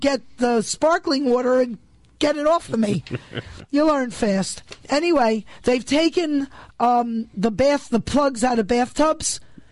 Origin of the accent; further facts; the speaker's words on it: New York City, New York, United States; I grew up in New York City. We had summertime water shortages.